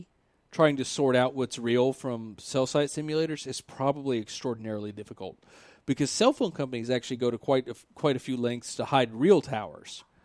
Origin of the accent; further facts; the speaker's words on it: the South, United States; I'm also from the South, so, you know, just justifying if I'm mispronouncing names.